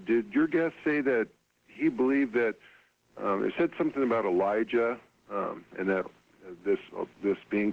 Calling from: Oregon, United States; Hi, I'm calling from Oregon.

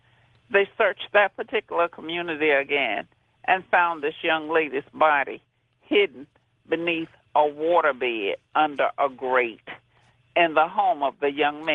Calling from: Jacksonville, Florida, United States; Calling from Jacksonville, Florida.

